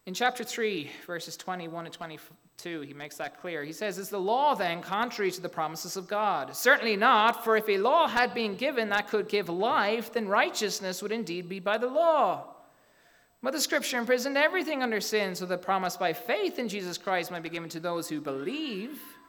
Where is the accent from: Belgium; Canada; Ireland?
Ireland; accent: Irish brogue; moved away as an adult; now in United States; When I moved to America, I'm actually not from here, I'm from Ireland. I don't know if you picked that up in my slight brogue. Hard to know if I've lost it, but hopefully you've kept it. Okay. When I came here about 6 years ago, I came to marry my wife.